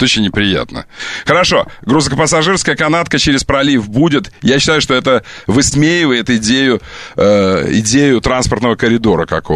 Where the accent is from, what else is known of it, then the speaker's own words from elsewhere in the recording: Crimea, Ukraine; как нормальный крымчанин, я никогда в жизни не пользуюсь тем, чем пользуются туристы.